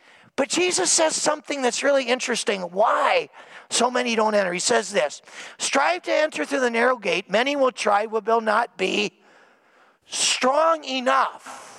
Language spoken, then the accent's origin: English; Minnesota, United States; We're from Minnesota. We know what it's like when it snows.